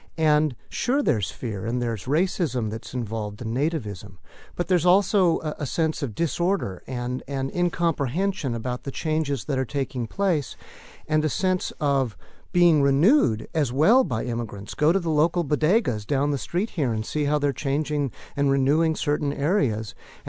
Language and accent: English; California, United States; now in North Carolina, United States; I'm from California, and my goal in North Carolina is that we don't repeat what happened in my home state